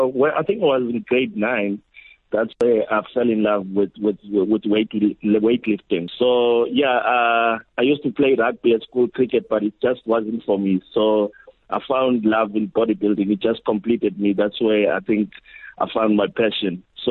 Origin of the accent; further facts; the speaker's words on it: Edo, Nigeria; Yes, I'm from Edo. Edo in Valencia, one of the locations there.